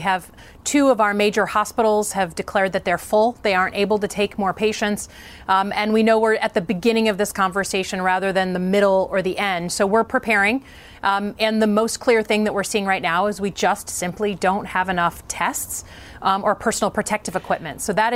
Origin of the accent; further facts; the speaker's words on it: Michigan, United States; So, listen, I'm from Michigan, so we are the auto capital of the world